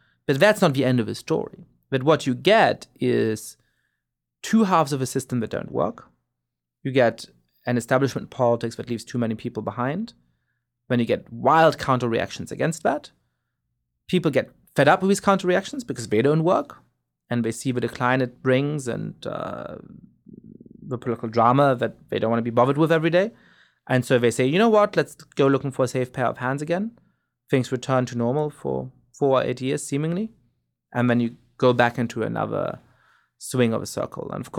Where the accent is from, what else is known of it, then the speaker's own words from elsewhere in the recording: Germany; moved away as an adult; also born or lived in England / France; now in United States; I grew up in Germany and then went to college in England, came here for a year to New York, spent a year in France, and then started doing my PhD and graduate work here